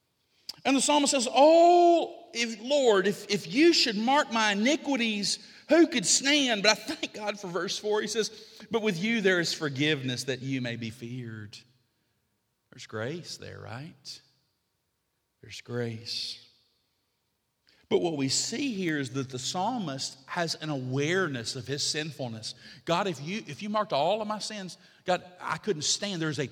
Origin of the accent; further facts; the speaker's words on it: Alabama, United States; I told you I grew up in Alabama, right? We were poor there.